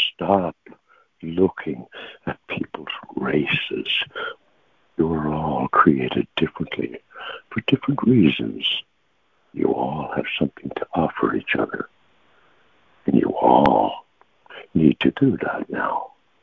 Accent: Newfoundland and Labrador, Canada; born there; I was born a slave in Newfoundland, Canada.

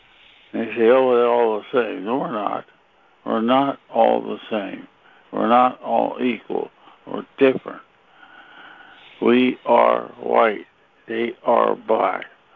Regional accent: Lemon Grove, California, United States; When I was a kid, I was a young lad, where I grew up at in Lemon Grove

